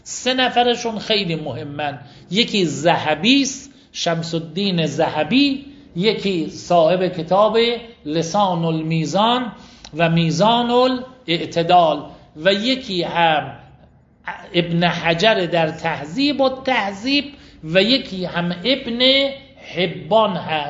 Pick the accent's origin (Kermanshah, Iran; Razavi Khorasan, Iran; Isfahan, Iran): Razavi Khorasan, Iran; Mashhad; گفتم من اهل ایرانم، در ایران یک محافظه و استانی هست به نام خراسان، مرکز این محافظه و استان شهر مشهده.